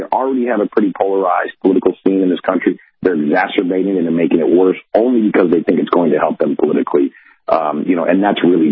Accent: United States; But more importantly than being a Trump partisan is I'm an American.

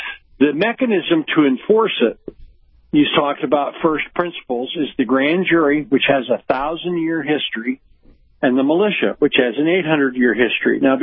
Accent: Pennsylvania, United States; But I'm from Pennsylvania, where they told me to swallow hard and choose the lesser of two evils.

